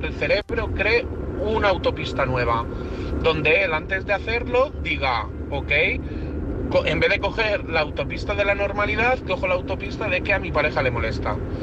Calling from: Madrid, Community of Madrid, Spain; de Madrid

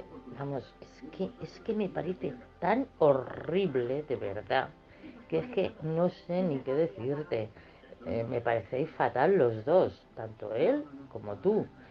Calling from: Madrid, Community of Madrid, Spain; de Madrid.

